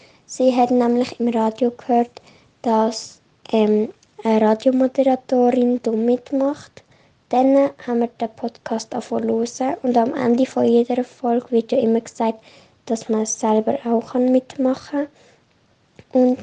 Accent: Diepflingen, Basel-Landschaft, Switzerland; ich bin 12 Jahre alt und ich komme aus Diepflingen.

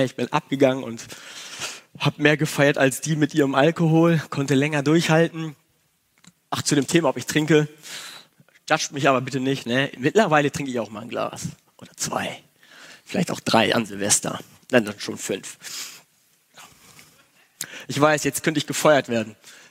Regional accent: Gütersloh, North Rhine-Westphalia, Germany; Ich habe mich in Gütersloh in meiner Heimatgemeinde taufen lassen

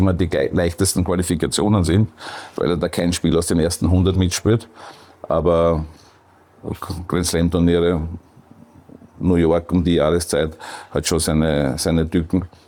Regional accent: Perchtoldsdorf, Lower Austria, Austria; born or raised there

